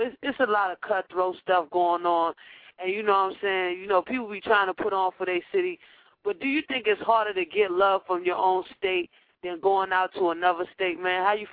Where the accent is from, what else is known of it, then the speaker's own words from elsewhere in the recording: New York, United States; now in DMV; I'm in the DMV, but I'm originally from New York.